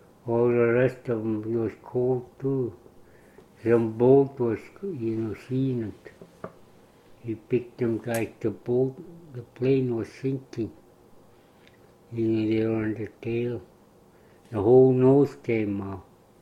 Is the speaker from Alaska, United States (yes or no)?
yes; Woody Island, Alaska, United States; born there; I was born in Woody Island.